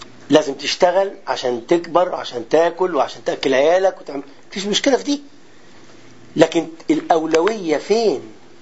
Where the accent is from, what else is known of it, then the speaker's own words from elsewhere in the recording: Syria; انا يعني انا سوري